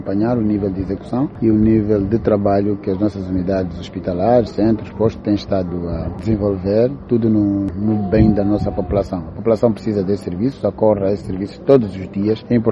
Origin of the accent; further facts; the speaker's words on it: Angola; Estamos aqui todos enquanto angolanos.